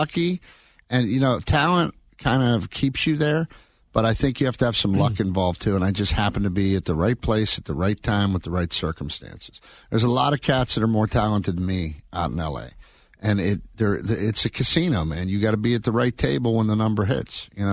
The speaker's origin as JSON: {"language": "English", "town": "Swissvale", "region": "Pennsylvania", "country": "United States", "tie": "born or raised there", "said": "That's where I grew up. Literally the town I grew up in Pittsburgh."}